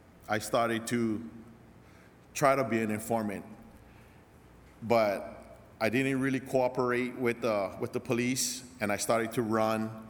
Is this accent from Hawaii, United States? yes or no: yes; Waimanalo, Hawaii, United States; But I'm from here. I'm locally from Waimanalo, on the Waimanalo side, on the east side of Oahu. And I grew up there all my life for like 25 years.